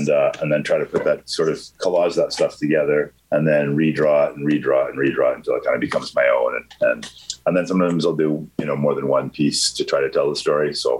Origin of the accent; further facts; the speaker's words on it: Canada; Yeah, I'm a Canadian artist. I live in Vancouver.